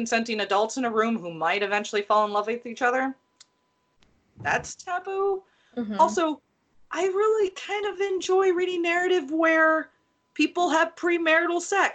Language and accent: English; United States; I can only speak as an American